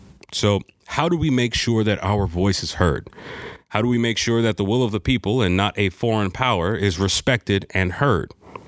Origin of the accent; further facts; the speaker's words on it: Florida, United States; Now, me, I grew up in Florida, South Florida to be exact